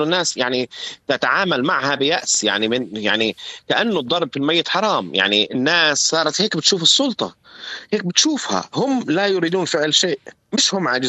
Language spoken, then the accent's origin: Arabic; Palestine; اللي وقعت فيها وقعنا فيها كفلسطينيين في أوسلو